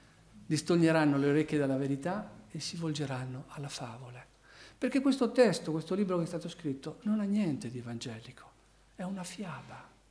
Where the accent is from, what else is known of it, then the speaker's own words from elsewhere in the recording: Narni, Umbria, Italy; ma è il mio paese, perché Narni si chiamava Narnia al tempo dei Romani, e poi dopo è cambiato successivamente in Narni, una città antichissima che c'era prima di Roma